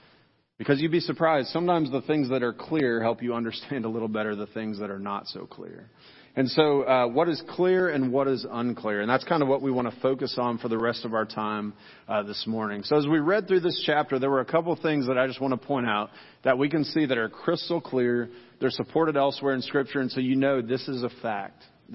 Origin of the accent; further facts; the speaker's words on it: Midwest, United States; I still remember growing up in the Midwest when a thunderstorm would come rolling in.